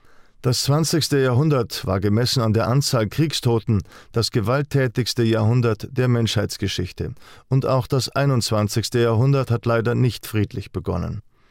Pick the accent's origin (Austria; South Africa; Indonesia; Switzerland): Switzerland; Wenn ich als Schweizer Historiker im Jahre 2016 auf das US-Imperium und die NATO blicke